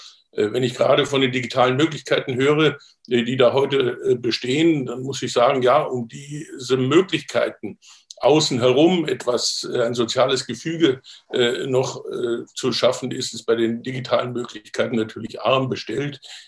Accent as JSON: {"language": "German", "town": "Coburg", "region": "Bavaria", "country": "Germany", "tie": "born or raised there", "said": "in meiner Heimatgemeinde in Coburg in Franken. Mein Großvater, also der Vater meines Vaters, war evangelischer Pfarrer, mein Urgroßvater auch. Und so ist in unserer Familie eigentlich eine lange protestantische Tradition."}